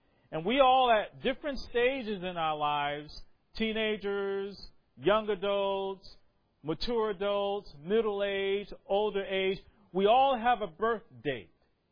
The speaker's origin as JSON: {"language": "English", "region": "New Jersey", "country": "United States", "tie": "born there", "lives_now": "Brooklyn, United States", "said": "I was born in New Jersey."}